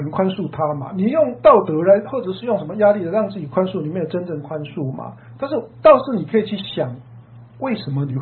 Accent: China; 因为我是中国人，比较不会跟人家打招呼。

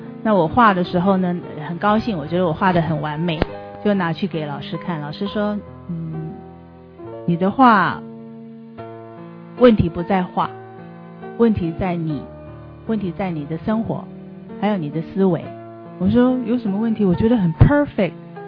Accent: China; 那我们中国人是不太喜欢吃鸡胸肉，不像老外

